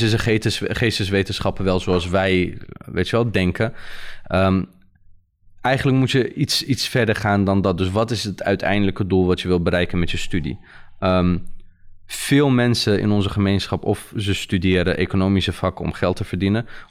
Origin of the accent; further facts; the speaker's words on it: Netherlands; Wij zijn hier opgegroeid, we zijn hier geboren, wij zijn Nederlanders, wij zijn van hier.